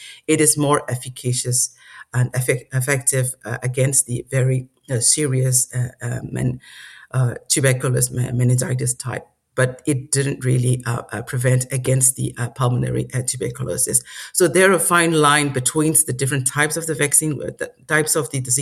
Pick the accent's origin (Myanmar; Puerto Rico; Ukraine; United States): Myanmar; Yangon, Yangon Region; English is a second language; I was raised in Rangoon, and when we grown up in, we are staying in resident area for the officials, public officials.